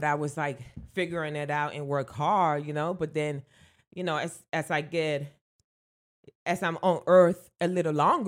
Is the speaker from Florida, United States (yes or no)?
yes; Fort Lauderdale, Florida, United States; also born or lived in Puerto Rico; I was born in Puerto Rico and I was raised in Lauderdale.